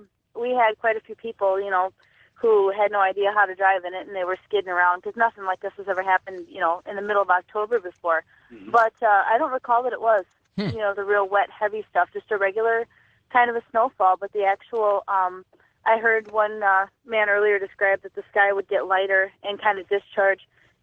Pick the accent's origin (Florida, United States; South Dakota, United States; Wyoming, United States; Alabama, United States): South Dakota, United States; Sioux Falls; I'm from Sioux Falls. I'm actually driving through Iowa tonight.